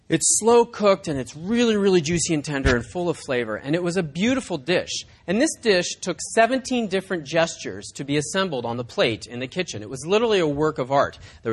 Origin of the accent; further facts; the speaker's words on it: Orinda, California, United States; I grew up in Orinda in the East Bay, and I went to a small liberal arts college on the East Coast for a couple of years, but I eventually ended up back in California.